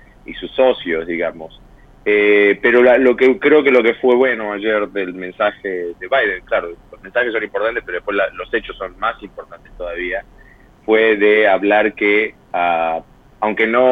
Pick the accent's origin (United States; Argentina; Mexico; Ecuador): Argentina; moved away; yo también soy argentino, pero no vivo ahí